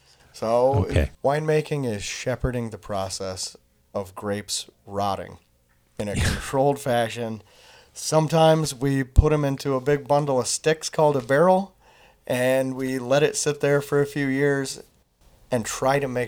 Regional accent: West Coast, United States; I'm originally from the West Coast

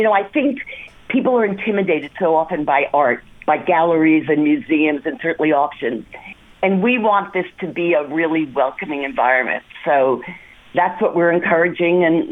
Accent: New York City, New York, United States; I remember growing up in New York City. Places like the Bitter End and the Village Vanguard

